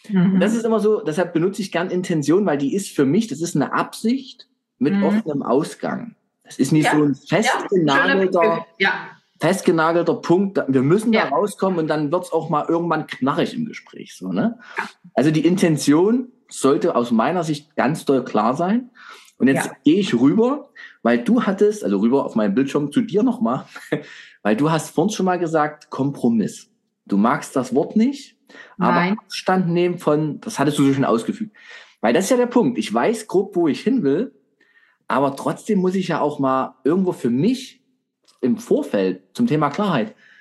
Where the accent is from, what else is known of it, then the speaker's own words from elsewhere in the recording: Germany; aber ich bin ja selber Deutscher. Ich sag, wir Deutschen machen ganz häufig Dinge